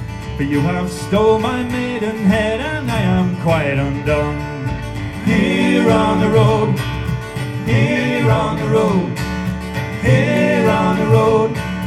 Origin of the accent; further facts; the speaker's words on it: United Kingdom; Danish is a second language; now in Denmark; Jo, jeg er fra Storbritannien, så i dag, det er officielt, jeg er ikke en EU-statsborger mere.